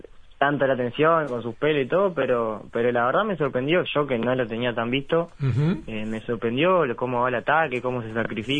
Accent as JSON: {"language": "Spanish", "region": "Río Negro", "country": "Uruguay", "said": "Soy de Río Negro."}